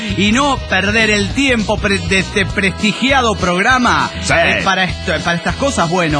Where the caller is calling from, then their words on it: Guadalajara, Jalisco, Mexico; de Guadalajara, Jalisco, México.